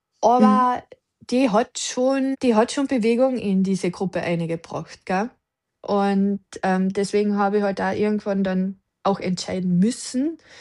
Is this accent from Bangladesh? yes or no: no; Carinthia, Austria; Bei uns in Kärnten sagt man sonst schon auch